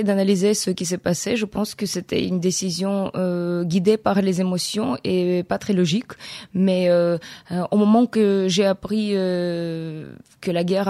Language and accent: French; Kyiv, Ukraine; French is a second language; Je suis née à Kiev et par pur hasard, mes parents m'ont inscrit à l'école la plus proche dans le banlieue de Kiev où j'ai grandi.